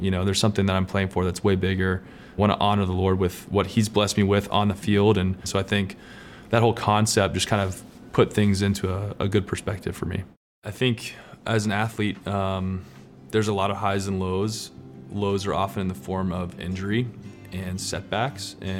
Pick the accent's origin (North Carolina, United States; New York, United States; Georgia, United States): Georgia, United States; Lawrenceville; So I grew up in Lawrenceville, Georgia. My dad was a pastor, and so I was a PK, pastor's kid. I had two older brothers, but we were in the suburbs outside of Atlanta.